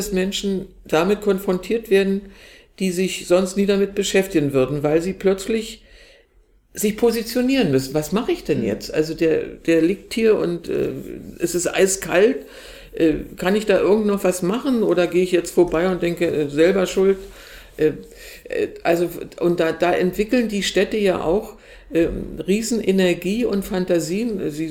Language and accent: German; Berlin, Germany; born there; aber ich bin ja hier auch in Berlin geboren.